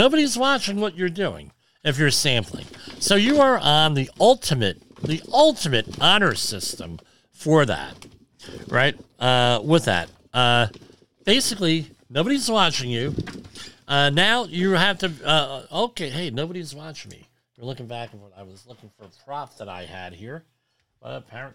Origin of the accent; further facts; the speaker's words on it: Woodridge, Illinois, United States; where I grew up in Woodridge, the contractors in that neighborhood put in lead effluent pipes and sewage pipes.